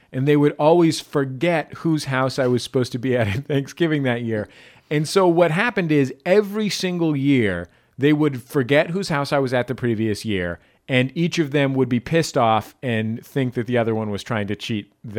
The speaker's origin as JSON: {"language": "English", "town": "San Francisco", "region": "California", "country": "United States", "said": "She's from Marin County. I'm from San Francisco."}